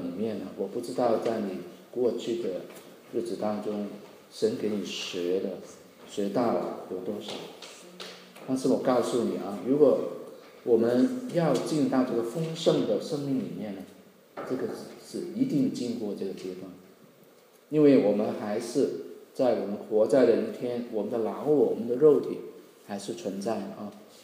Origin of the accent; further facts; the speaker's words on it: Hong Kong; 当时呢，我老家是香港啊，那在香港的很多电影院啊